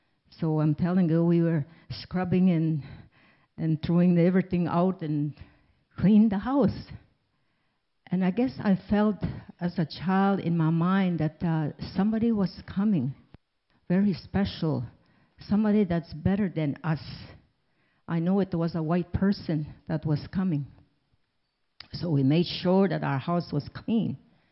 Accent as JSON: {"language": "English", "town": "Waterhen Reserve", "region": "Saskatchewan", "country": "Canada", "tie": "born there", "said": "When I was a child, I was born in Waterhen Reserve, but we didn't stay in a reserve. We were outsiders because my dad was Métis"}